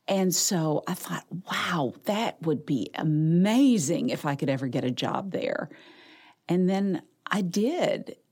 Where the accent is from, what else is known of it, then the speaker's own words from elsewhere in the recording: Princeton, Kentucky, United States; accent: Kentucky; I grew up in Princeton, small town, and I started working at a little radio station there.